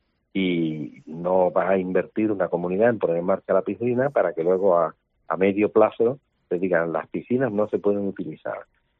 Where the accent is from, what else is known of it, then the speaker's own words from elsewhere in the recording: Andalusia, Spain; yo como andaluz, como presidente andaluz